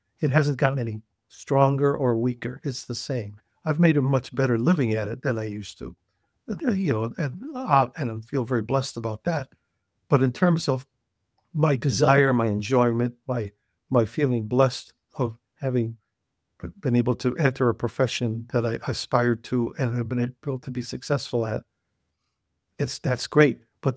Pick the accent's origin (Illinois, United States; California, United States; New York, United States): Illinois, United States; Cicero; I was in junior college. She was in high school. I was from Cicero. She was from Berwyn.